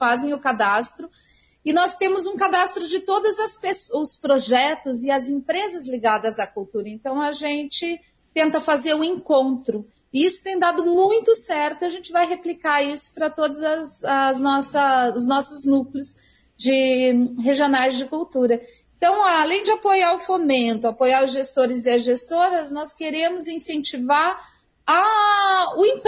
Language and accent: Portuguese; Cascavel, Paraná, Brazil; born there; Porque eu venho do interior, né? Eu nasci em Cascavel